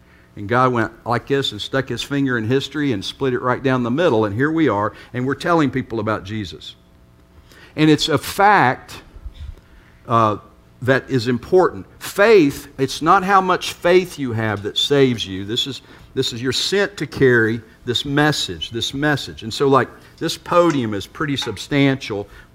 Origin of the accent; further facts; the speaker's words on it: Virginia, United States; now in Wilson, United States; I grew up in Virginia. I'm a guy who grew up in the Appalachian Mountains. I love the mountains.